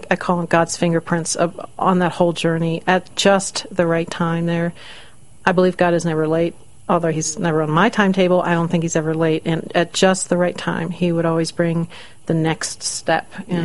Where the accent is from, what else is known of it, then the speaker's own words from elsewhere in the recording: East Coast, United States; I grew up on the East Coast, and my mom's Italian, and she came over with my dad after the conclusion of World War II.